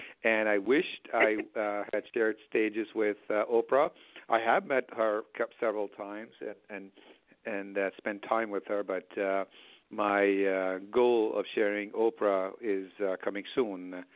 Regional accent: Toronto, Ontario, Canada; also born or lived in India; I was born in India, and then when I was a young man, I was not even a teenager. I moved to Toronto, Canada, and grew up in Toronto, and we lived in the worst part of the town

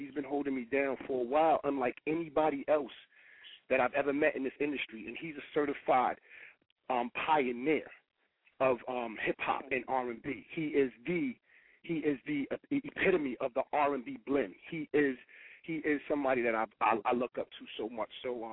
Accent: Boston, Massachusetts, United States; I'm from Roxbury. I'm from Roxbury, like 2 minutes from Orchard Park.

